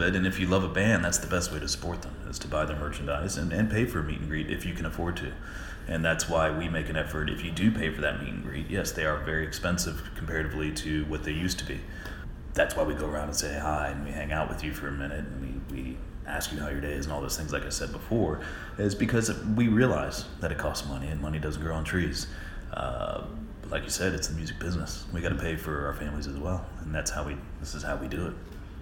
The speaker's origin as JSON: {"language": "English", "region": "Florida", "country": "United States", "said": "It's very cold. I'm from Florida."}